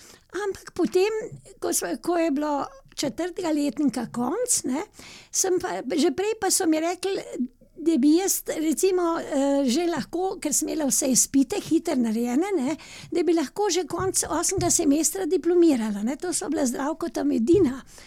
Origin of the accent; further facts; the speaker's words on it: Zagorje, Central Sava, Slovenia; now in Ljubljana, Slovenia; Jaz sem rojena na deželi v Zagorju in tam je bilo tako, ne.